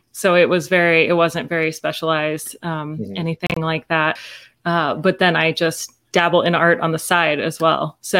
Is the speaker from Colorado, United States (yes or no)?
yes; Colorado, United States; And I am also from Colorado, and I went to school in Boulder as well.